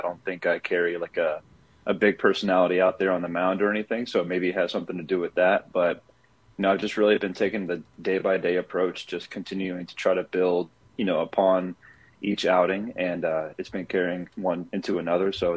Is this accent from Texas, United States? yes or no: no; North Carolina, United States; now in Los Angeles, United States; Los Angeles is it's totally different than, what I had growing up. I'm from the East Coast, small town outside of Raleigh, North Carolina.